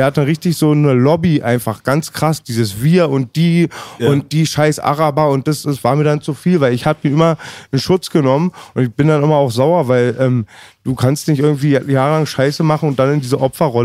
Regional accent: Germany; ich habe auch 1000 Beleidigungen als Deutscher gehört

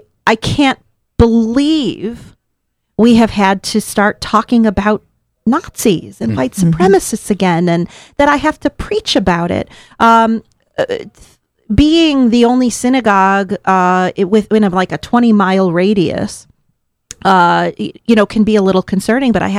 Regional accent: Skokie, Illinois, United States; I grew up in Skokie.

